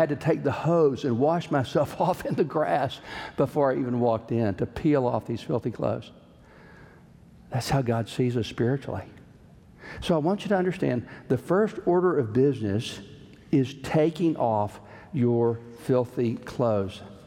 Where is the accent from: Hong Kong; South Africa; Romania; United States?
United States; Alabama; I'm from Alabama, I told him, and I just didn't realize you had to have a coat and tie.